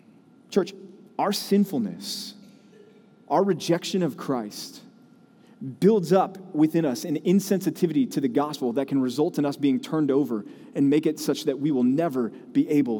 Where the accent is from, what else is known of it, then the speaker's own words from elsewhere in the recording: Texas, United States; I'll go to church because I'm a Texan and that's what we do here.